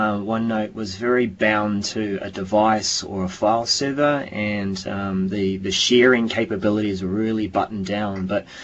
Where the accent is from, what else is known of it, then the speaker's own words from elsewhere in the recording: New Zealand; I'm from New Zealand.